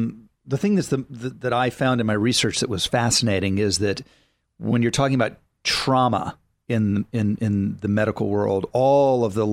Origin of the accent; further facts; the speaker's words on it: Texas, United States; I'm a Texan, so I picked who are like the iconic Texans